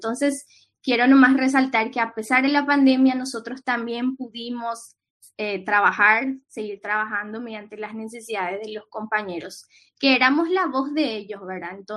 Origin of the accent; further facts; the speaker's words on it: Paraguay; ante todo lo que está ocurriendo en nuestra universidad, como paraguayos y paraguayas también a nivel país